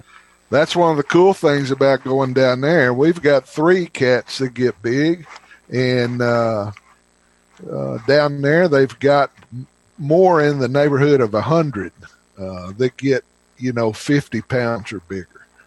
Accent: Arkansas, United States; I grew up in a small town in eastern Arkansas, about 50 miles west of Memphis, Tennessee. I grew up in the Delta

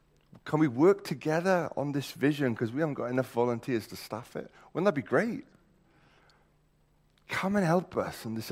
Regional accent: Wales, United Kingdom; I'm saying this as a Welshman

